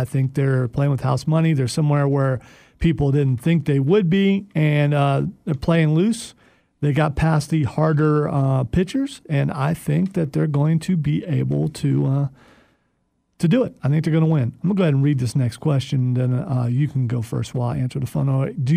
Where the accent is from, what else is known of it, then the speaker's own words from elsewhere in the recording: Ohio, United States; you know I'm also from Ohio, so I'm a Buckeyes fan.